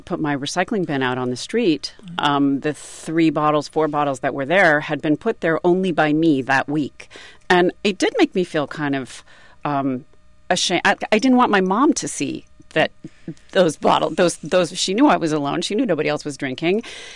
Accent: Oregon, United States; My family is from Oregon. I left a job there that I liked. I loved the state. It's my home state.

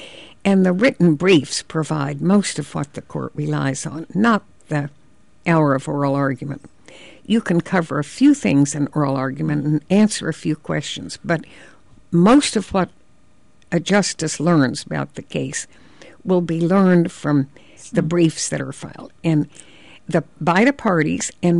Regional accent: Arizona, United States; I was from Arizona, a long way away.

